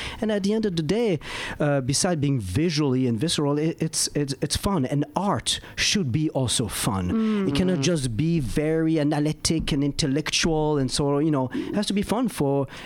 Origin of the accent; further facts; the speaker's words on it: Paris, Texas, United States; I'll tell you, I'm from Paris, Texas. I'm not from Paris, France.